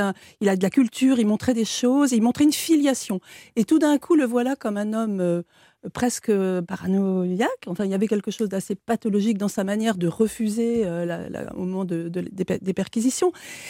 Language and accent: French; South-West France, France; parce que je suis du Sud-Ouest, moi, j'attends les filles au rugby.